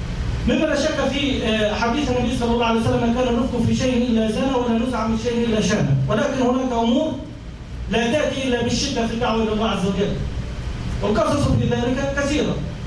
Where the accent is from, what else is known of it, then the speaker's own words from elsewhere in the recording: Egypt; عندنا في مصر ابتلينا والعياذ بالله